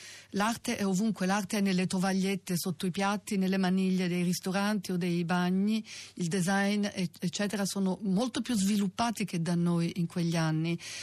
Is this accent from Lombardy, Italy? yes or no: no; Florence, Tuscany, Italy; Io sono di Firenze